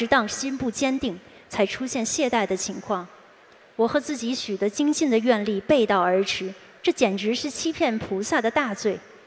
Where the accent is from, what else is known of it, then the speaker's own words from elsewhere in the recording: California, United States; 我是来自美国加州城郡的同修